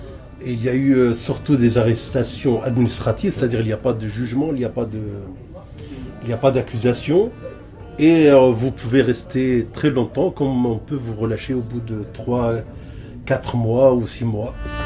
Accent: Gaza, Gaza Strip, Palestine; Et quand je me présente toujours, je me présente comme de Gaza, réfugié de Jaffa. J'ai jamais vu Jaffa, j'ai jamais eu des cours d'histoire sur Jaffa, mais je connais Jaffa.

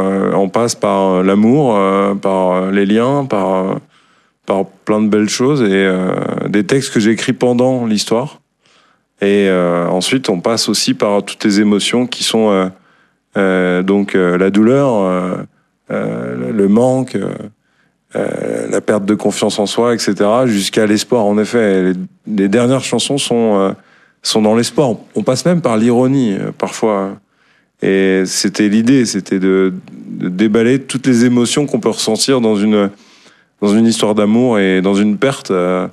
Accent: Paris, Île-de-France, France; je m'établis dans la région du 06 parce que ma sœur est ici. Je suis originaire de Paris

